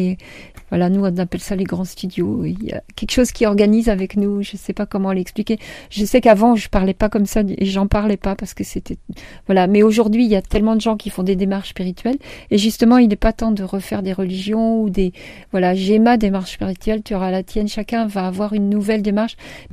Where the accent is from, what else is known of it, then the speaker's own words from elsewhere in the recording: Paris, Île-de-France, France; born there; Moi, je suis née à Paris, donc si j'ai fait tout ce que j'ai fait, fait en étant née à Paris, je pense que tout le monde peut le faire.